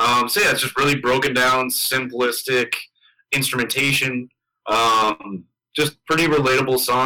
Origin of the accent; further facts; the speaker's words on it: Wisconsin, United States; not just because we're from Wisconsin